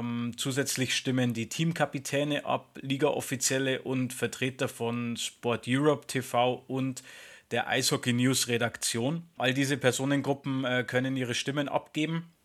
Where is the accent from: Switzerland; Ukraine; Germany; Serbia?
Germany; Regensburg, Bavaria; bei uns daheim in Regensburg.